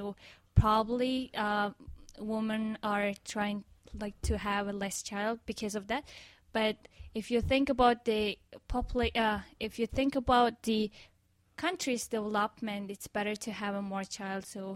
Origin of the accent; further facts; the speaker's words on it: Mongolia; Yes, I am from Mongolia.